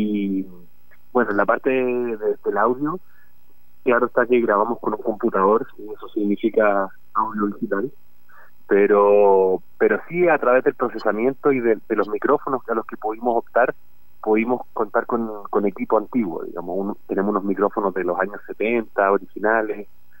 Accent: Temuco, Araucanía, Chile; Y ahora pude ir a Temuco, que es mi ciudad natal, y ahí me encontré con unos amigos de la infancia

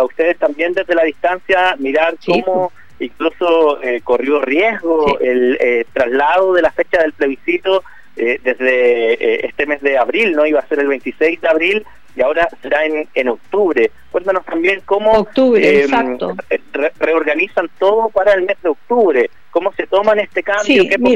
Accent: Chile; como chilena en Suecia, lo que está pasando en nuestro país, ¿no? Es bien curioso lo que ha pasado acá en Chile

